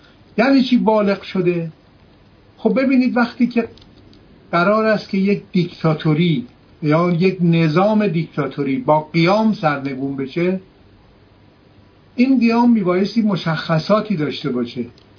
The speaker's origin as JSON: {"language": "Persian", "region": "Kermanshah", "country": "Iran", "said": "شما میدونید که من خودم کرمانشاهیم."}